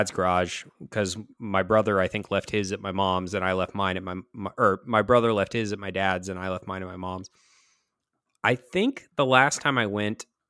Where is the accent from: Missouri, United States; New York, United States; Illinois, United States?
Missouri, United States; Kansas City; I grew up in Kansas City